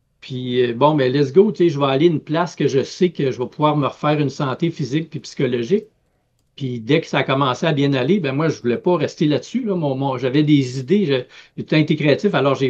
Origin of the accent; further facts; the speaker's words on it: Gagnon, Quebec, Canada; Alors, moi, ça m'en prenait pas plus pour avoir le goût de retourner dans mon coin de pays, puis d'aller découvrir ce secteur-là. Parce que quand j'étais plus jeune à Gagnon, ben je ne faisais que ça, là, aller en forêt.